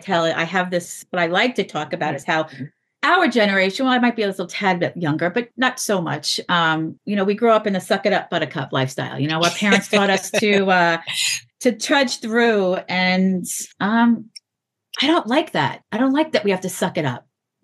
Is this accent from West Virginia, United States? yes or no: no; New York, United States; I was a kid, you know, I grew up out in Long Island.